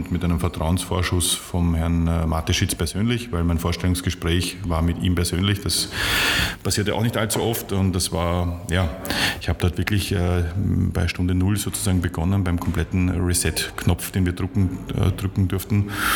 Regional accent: Austria; als Österreicher für ein österreichisches Unternehmen in Deutschland

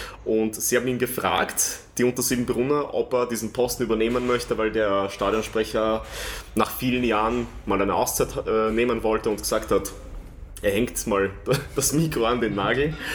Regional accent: Vienna, Austria; Und als Wiener hat man immer einen Bezug zu diesem Verein auch gehabt.

